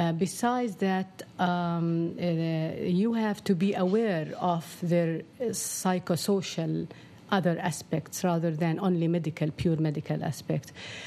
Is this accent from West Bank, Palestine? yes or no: yes; Jerusalem, West Bank, Palestine; now in Ramallah, Palestine; I wrote once a story about a child during the invasion of Ramallah, because actually I'm from Jerusalem, but I live in Ramallah and Jerusalem, not only in Jerusalem.